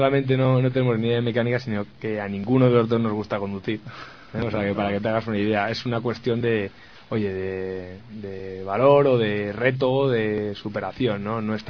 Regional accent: Spain; somos los únicos españoles y de alguna manera es llevar los colores de España

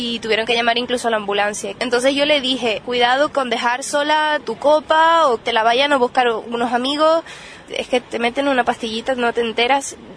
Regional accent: Canary Islands, Spain; Yo soy de Canarias y la verdad que se ve mucho en las fiestas

